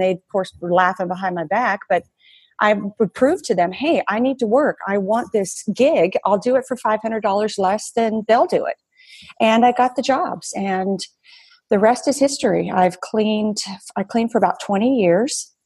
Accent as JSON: {"language": "English", "region": "Oklahoma", "country": "United States", "said": "I'm from Oklahoma originally, so go Horns, huh?"}